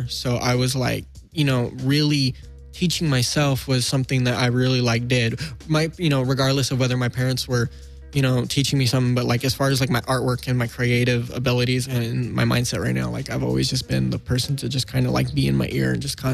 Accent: Norco, California, United States; also born or lived in Paramount / Norwalk / Southgate / Glendale; Yeah, and I lived in Norwalk, Southgate. The most recent, and then I moved at 3 years old to Norco in Riverside County, and then most recent time living in LA was in Glendale with my dad, and that was last year.

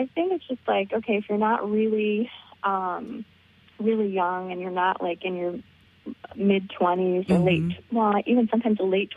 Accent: Michigan, United States; Michigan, so kind of the bottom of the thumb, kind of near Toledo. So so I didn't go too far from kind of my hometown, and I still have family and stuff that live down there.

